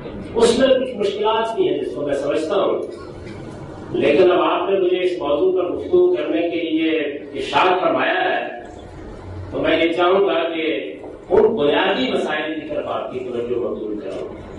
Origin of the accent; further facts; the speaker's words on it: Pakistan; मैं पाकिस्तान से ताल्लुक रखता हूं